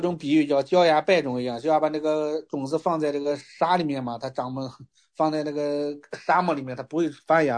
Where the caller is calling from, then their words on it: Anhui, China; 好，还有一个问题呢，就是说我是安徽这边的嘛